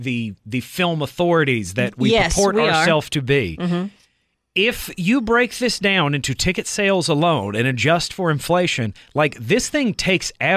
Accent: Southeast, United States; I've been around them a lot of my life because I grew up in the Southeast, and I didn't like them.

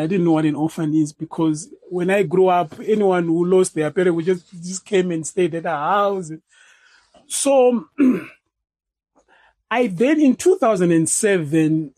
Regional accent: Bulawayo, Zimbabwe; Well, I grew up in Blawayo

